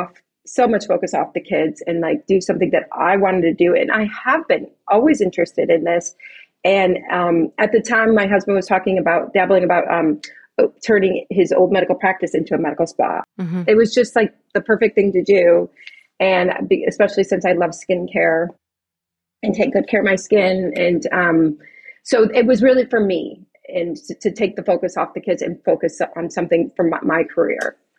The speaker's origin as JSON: {"language": "English", "town": "Chicago", "region": "Illinois", "country": "United States", "lives_now": "California, United States", "said": "So I originally, I'm not native to California. I'm from Chicago, and I was a physical therapist in Chicago."}